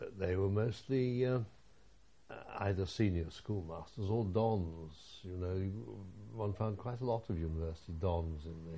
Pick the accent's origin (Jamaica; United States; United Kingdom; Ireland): United Kingdom; England; they asked me who I was, and I said I'm an English officer, why?